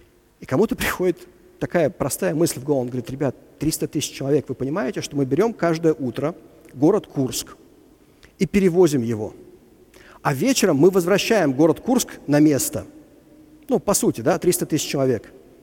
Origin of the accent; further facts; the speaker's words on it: Moscow, Russia; когда я рос в Москве, я уже очень старенький, когда я рос в Москве было 6 миллионов человек.